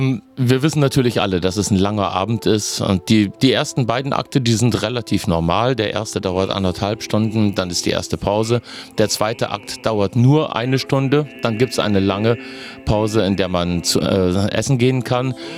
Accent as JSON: {"language": "German", "country": "Germany", "said": "Ich komme aus Deutschland, lebe in der Nähe von Frankfurt in Bad Kreuznach"}